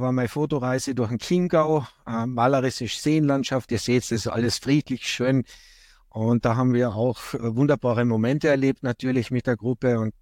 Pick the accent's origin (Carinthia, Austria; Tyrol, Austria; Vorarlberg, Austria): Carinthia, Austria; Das ist zum Beispiel der Dobratsch in Kärnten, mein Hausberg, von wo ich herkomme.